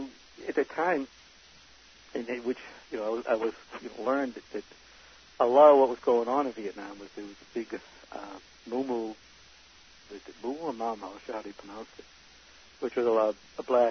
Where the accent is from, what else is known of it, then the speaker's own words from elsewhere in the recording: Boston, Massachusetts, United States; growing up in Boston and growing up in housing projects and I was used to being around black people.